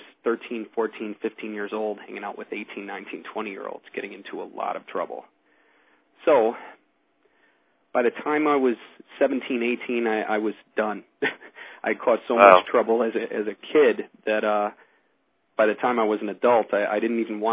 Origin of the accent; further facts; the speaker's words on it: Chicago, Illinois, United States; also born or lived in Wisconsin; I grew up in the Chicago area. My parents split when I was around 10, and my mother remarried almost immediately. Moved us up to Wisconsin